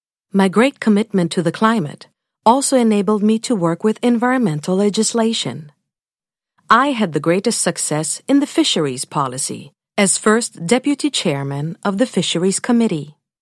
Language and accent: English; Sweden; to represent my home country of Sweden.